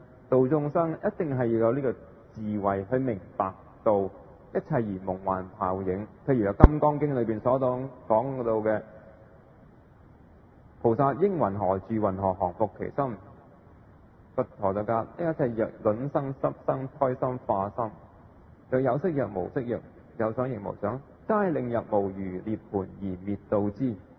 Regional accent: Guangdong, China; 我们的广东话是我们广东人创造的嘛

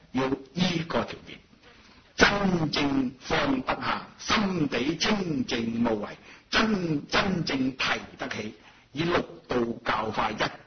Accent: China; 我们中国人讲，读万卷书，行万里路

